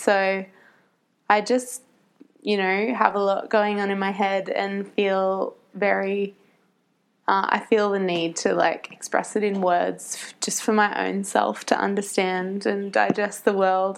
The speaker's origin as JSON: {"language": "English", "town": "Forster", "region": "New South Wales", "country": "Australia", "tie": "born or raised there", "said": "I grew up on Worimi Country in Foster, New South Wales"}